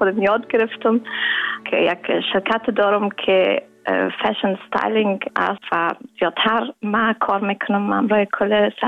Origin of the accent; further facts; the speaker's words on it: Kabul, Afghanistan; also born or lived in Pakistan; now in Netherlands; ما داخل سال 97 افغانستان را ترک کردیم، از کابل در پاکستان، از پاکستان ما آمدیم در هلند.